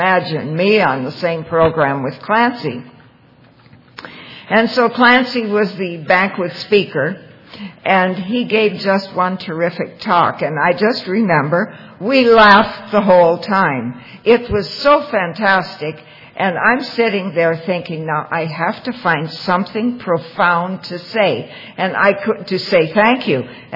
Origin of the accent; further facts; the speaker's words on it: Toronto, Ontario, Canada; I'm an alcoholic. Hi, everybody. I hail from Toronto.